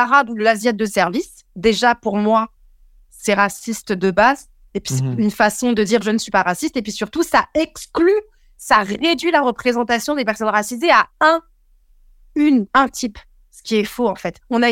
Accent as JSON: {"language": "French", "country": "France", "tie": "born there", "said": "Donc moi, je suis multiethnique ou multiraciale. Ça veut dire quoi? C'est-à-dire que j'ai une mère marocaine, un père hongrois, que je suis née en France."}